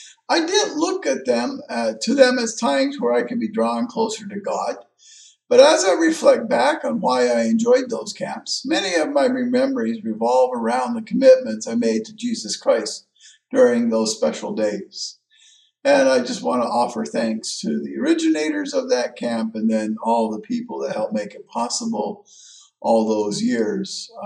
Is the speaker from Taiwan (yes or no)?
yes; Taiwan; I grew up in Taiwan as a son of missionary parents.